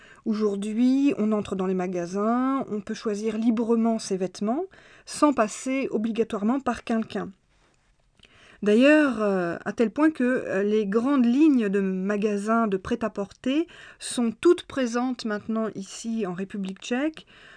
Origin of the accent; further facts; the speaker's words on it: France; à l'époque, étaient complètement démodés chez nous en France.